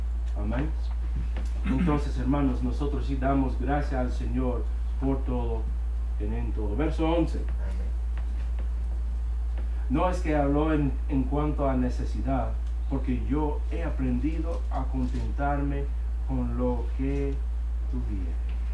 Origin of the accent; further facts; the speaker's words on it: Long Island, New York, United States; born there; Spanish is a second language; yo nací aquí en los Estados Unidos, en Long Island, Nueva York, de cerca de la ciudad. Y hermanos, mi familia no son hispanos, no hablan, no de habla español, pero Dios me ha dado ese don de hablar parcialmente en el español.